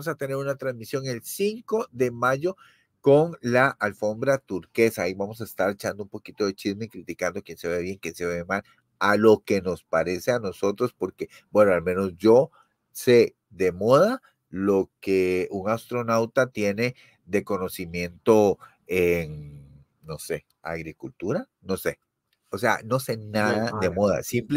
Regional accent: Costa Rica; No, yo soy de Costa Rica

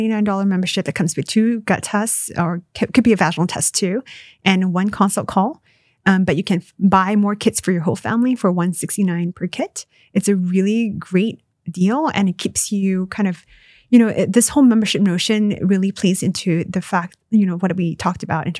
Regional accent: Malaysia; now in United States; Well, I'm American now, but I grew up in Malaysia.

